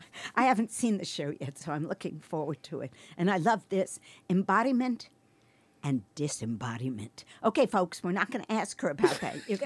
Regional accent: Brooklyn, New York, United States; now in Brownsmead, United States; But since I grew up in Brooklyn and live in Brownsmead

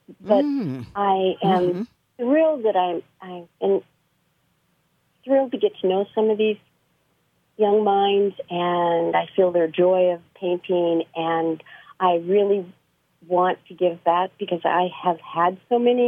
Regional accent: Cannon Beach, Oregon, United States; I was born and raised in the Cannon Beach area, and then I went off to college, came back, and taught school at Cannon Beach Elementary School.

